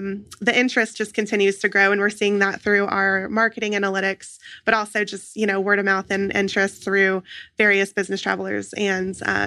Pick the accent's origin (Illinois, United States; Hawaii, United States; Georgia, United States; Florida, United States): Georgia, United States; Peachtree City; That's where I grew up in Peachtree City, Georgia.